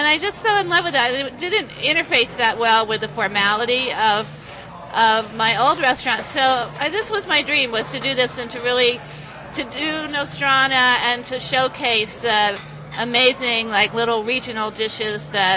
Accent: Chapel Hill, North Carolina, United States; Originally, I'm from Chapel Hill, North Carolina.

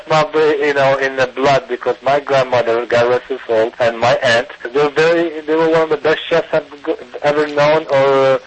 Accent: United States; I mean, I grew up in the United States and I matured in the United States.

